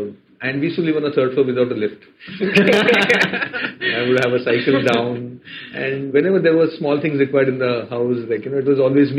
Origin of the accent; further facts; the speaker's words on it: Mangalore, Karnataka, India; The community, we are from Mangalore.